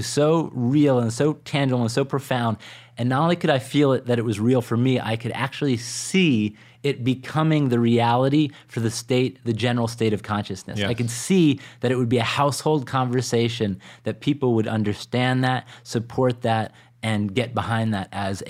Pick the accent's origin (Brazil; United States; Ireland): United States; California; I'm from California, and we have this all vegan restaurant